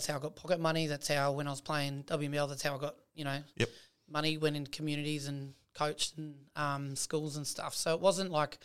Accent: Gold Coast, Queensland, Australia; moved to Townsville, so I'm from the Goldie, and that's another whole journey

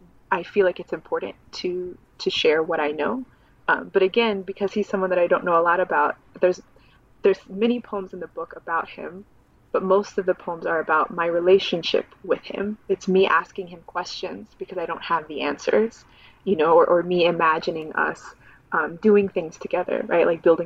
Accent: Texas, United States; growing up in Texas, being Mexican-American and also studying Mexican-American studies

